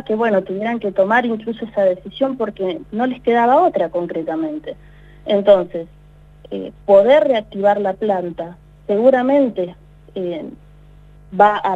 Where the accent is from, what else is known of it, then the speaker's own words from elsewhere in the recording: Argentina; como argentinos y argentinas